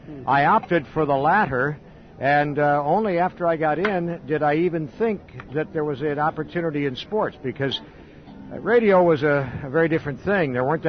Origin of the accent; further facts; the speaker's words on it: Midwest, United States; But growing up in the Midwest, the biggest thing was baseball